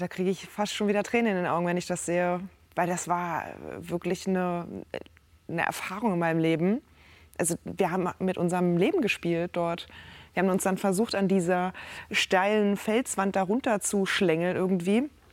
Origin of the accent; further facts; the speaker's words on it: Berlin, Germany; Ich bin Berlinerin, ich bin sowas nicht gewohnt.